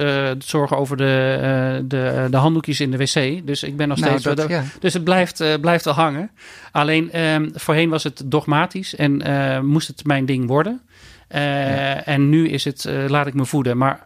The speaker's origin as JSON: {"language": "Dutch", "town": "Eindhoven", "region": "North Brabant", "country": "Netherlands", "tie": "born or raised there", "said": "ik ben opgegroeid in Eindhoven. En aan de oostkant, als ik het goed zeg."}